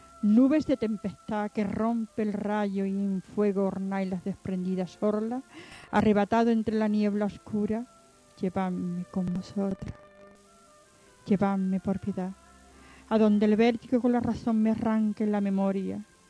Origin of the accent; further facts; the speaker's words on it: Algeciras, Andalusia, Spain; Sí, ya ves. Yo soy gaditana de pura cepa.